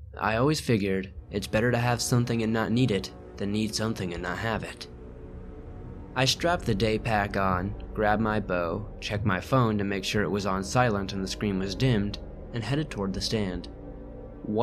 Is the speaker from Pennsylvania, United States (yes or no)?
no; Oregon, United States; I grew up hunting in the Blue Mountains in Oregon my entire life.